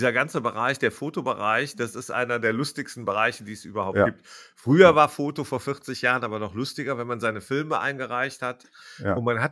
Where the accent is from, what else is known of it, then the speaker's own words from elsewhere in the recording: Jülich, North Rhine-Westphalia, Germany; das ist die Einwohnerzahl meiner Heimatstadt Jülich.